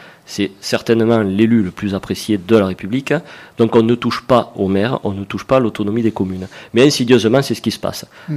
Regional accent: Narbonne, Occitanie, France; Je suis né à Narbonne, j'ai toujours vécu ici.

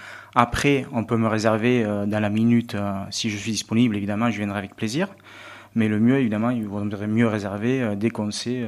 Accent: Narbonne, Occitanie, France; je suis de Narbonne.

